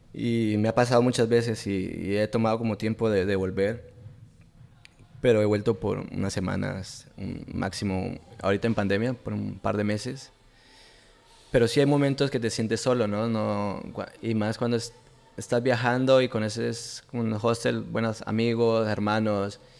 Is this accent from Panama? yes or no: no; Colombia; moved away; Como salí tan joven de Colombia, no conocía.